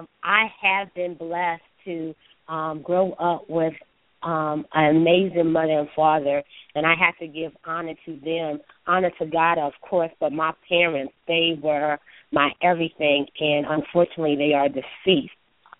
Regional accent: New York, United States; also born or lived in Kingston, Jamaica; I grew up in New York. I was born in Kingston, Jamaica, but raised in New York.

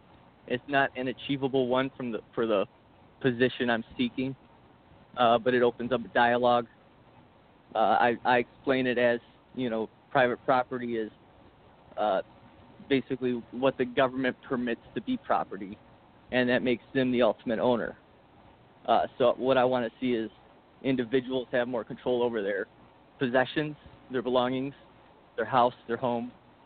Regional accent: Michigan, United States; You know, I grew up in Macomb County, which is home of the Reagan Democrats.

